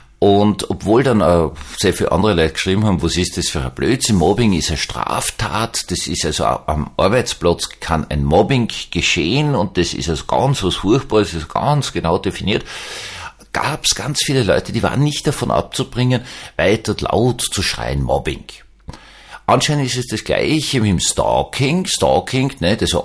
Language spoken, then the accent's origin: German; Vienna, Austria; ich war ja immer stolz als Wiener, ich kann jammern.